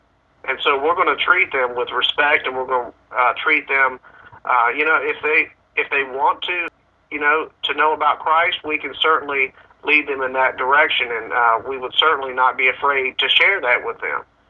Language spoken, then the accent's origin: English; Portsmouth, Virginia, United States; my hometown is Portsmouth, Virginia.